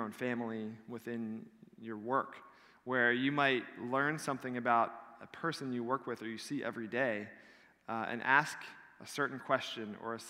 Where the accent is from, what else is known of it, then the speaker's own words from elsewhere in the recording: Claymont, Delaware, United States; I mean, I'm from Claymont, and I went to school in North Wilmington, and I just hadn't really been in a city very much.